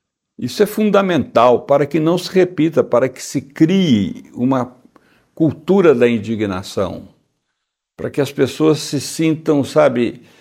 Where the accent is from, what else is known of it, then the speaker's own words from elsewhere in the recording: Minas Gerais, Brazil; eu sou mineiro, né?